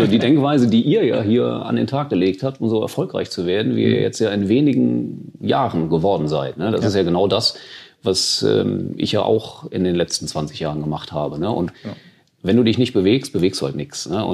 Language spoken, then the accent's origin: German; Bonn, North Rhine-Westphalia, Germany; ich bin gebürtiger Bonner bis auf die 3 Jahre im Ausland